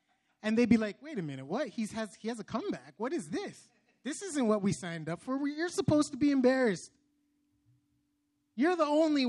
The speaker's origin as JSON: {"language": "English", "town": "Hamilton", "region": "Ontario", "country": "Canada", "tie": "born or raised there", "said": "I grew up in Hamilton, right? Hamilton, Ontario."}